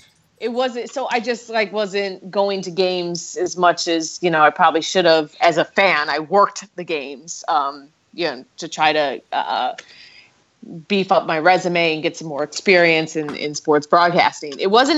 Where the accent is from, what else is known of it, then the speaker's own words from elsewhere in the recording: Evanston, Illinois, United States; As you know, Kolsky, I grew up in Evanston, where Northwestern is. I lived at home with my parents my sophomore year.